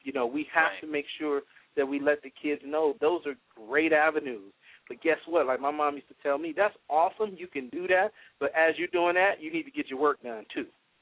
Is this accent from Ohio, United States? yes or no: yes; Cincinnati, Ohio, United States; now in Atlanta, United States; You know, I came down to Atlanta from Cincinnati.